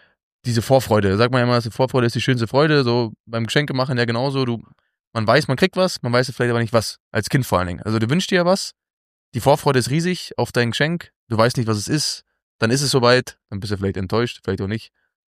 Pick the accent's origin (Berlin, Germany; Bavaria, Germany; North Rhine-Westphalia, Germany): Berlin, Germany; weil ich als Berliner